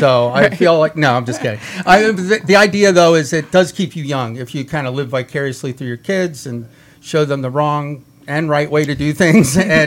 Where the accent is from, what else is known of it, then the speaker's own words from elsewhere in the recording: New York, United States; I am from New York as well. it's just like an Italian kid from New York that likes to paint.